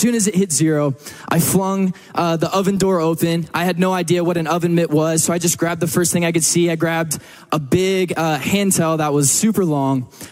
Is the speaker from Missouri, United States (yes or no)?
no; Texas, United States; You know, being a Texan, I think there's two things that we can all agree on.